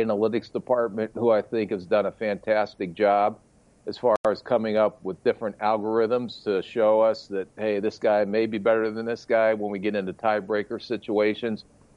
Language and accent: English; Canton, Ohio, United States; also born or lived in Massillon; Well, I grew up actually in Canton, Ohio, and then we moved to Massillon during my sophomore year.